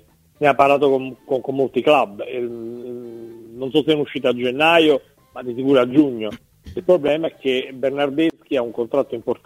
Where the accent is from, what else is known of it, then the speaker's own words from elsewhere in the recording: Naples, Campania, Italy; Io sono napoletano